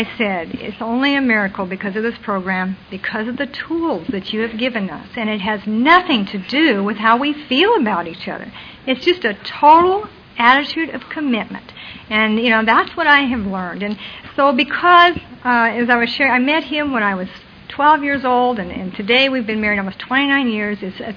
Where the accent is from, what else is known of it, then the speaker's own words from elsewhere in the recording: Toledo, Ohio, United States; born there; she had me in Toledo, Ohio, in the Maumee Valley Hospital.